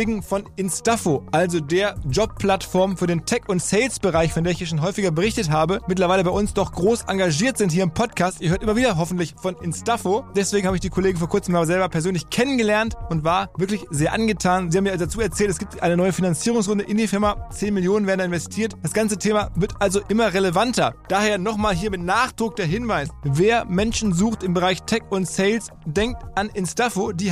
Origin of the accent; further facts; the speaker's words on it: Essen, North Rhine-Westphalia, Germany; also born or lived in Hamburg; Ich bin aus Essen und aus Hamburg.